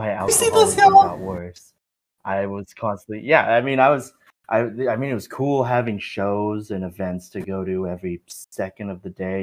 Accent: Auburn, California, United States; also born or lived in Marshall Islands; So I was just immediately scooped up and brought back to the States, where I grew up in California. I grew up in this little town called Auburn

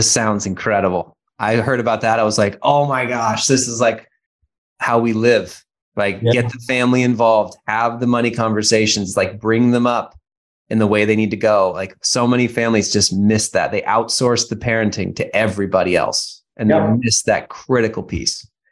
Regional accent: Seattle, Washington, United States; now in Phoenix, United States; Well, we have a house here in Phoenix. I'm from Seattle originally, north of Seattle.

